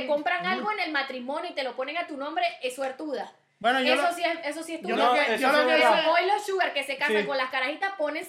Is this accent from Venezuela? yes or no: yes; Venezuela; Bueno, yo soy venezolana